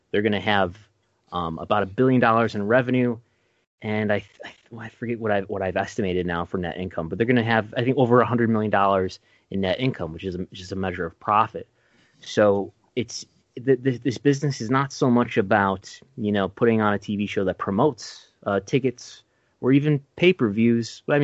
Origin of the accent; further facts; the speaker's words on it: Buffalo, New York, United States; So when I grew up here in Buffalo, and I used to watch WWF Superstars on my local Fox affiliate